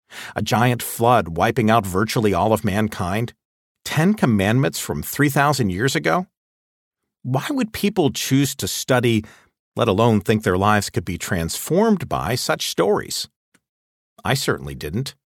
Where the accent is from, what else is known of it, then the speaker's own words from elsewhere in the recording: Omaha, Nebraska, United States; I started listening to recordings of those classes in my car as I drove around my hometown of Omaha, Nebraska.